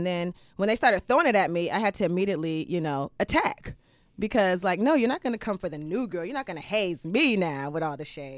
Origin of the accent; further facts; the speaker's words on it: Decatur, Georgia, United States; also born or lived in Detroit, United States; Even though I was born in Detroit, but I was only there for like the first 5 years of my life, and then I moved to Atlanta. So I claim ATL Decatur all day.